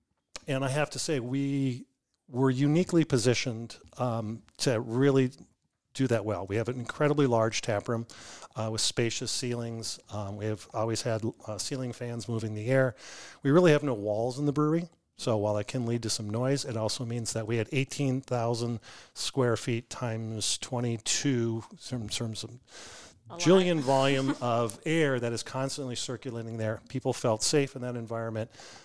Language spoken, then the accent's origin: English; United States; it's just was different than what I grew up here in the United States